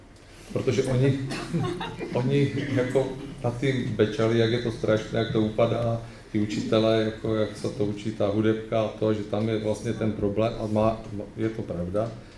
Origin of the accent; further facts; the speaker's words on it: Uherské Hradiště, Zlín Region, Czechia; my jsme jako tam jako u Uherského Hradišťa. Vy jste ze Slovácka